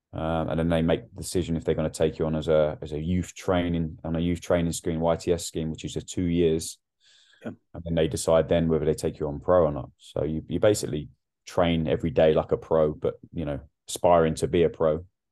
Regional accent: Basingstoke, South East England, United Kingdom; Yeah, I grew up in a place called Basingstoke, which is south of London, near Reading. Grew up there, sort of suburbs.

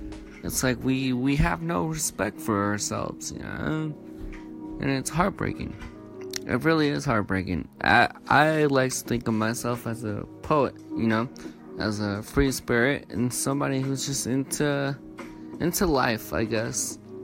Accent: San Bernardino, California, United States; Coming at you live from San Bernardino again. It's my hometown. It's where I'm from.

